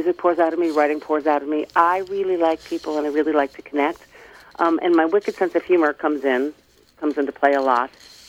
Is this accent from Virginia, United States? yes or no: no; Brooklyn, New York, United States; now in Millerton, United States; I grew up in Brooklyn Heights, Pataduke in Brooklyn Heights, but I never belonged there. I never, ever, ever belonged in the city, and eventually met a man from the Hudson Valley and married him and moved to Chatham.